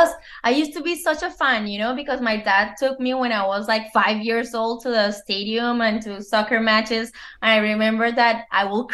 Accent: Cali, Valle del Cauca, Colombia; also born or lived in Pereira; I was born in Pereira. Okay. It's like close to the coffee growing region, but my mom just went there to have me, and then we came back to Cali, where the salsa city.

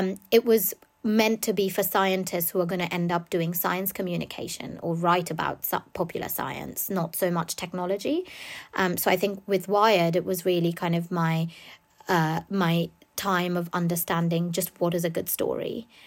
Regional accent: India; now in United Kingdom; I didn't grow up in the UK. I grew up in India, so I'd not really been embedded in the news media of the UK

